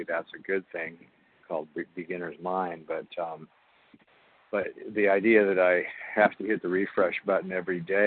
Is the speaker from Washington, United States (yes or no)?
yes; Washington, United States; from Washington State, compulsive eater